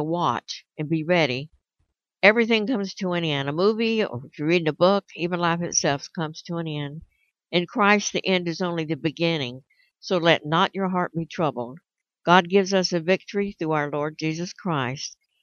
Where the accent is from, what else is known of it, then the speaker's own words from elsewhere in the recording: Tampa, Florida, United States; born there; I was born here in Tampa, Florida. I'm a native, and I am a cancer survivor